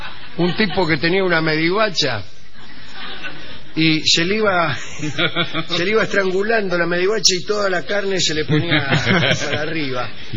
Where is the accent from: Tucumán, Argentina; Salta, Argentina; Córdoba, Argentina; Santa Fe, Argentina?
Tucumán, Argentina; now in Buenos Aires, Argentina; de Tucumán. Una de las cosas que extraño de cuando vivo en Buenos Aires es ir a verlos al paseo, etcétera.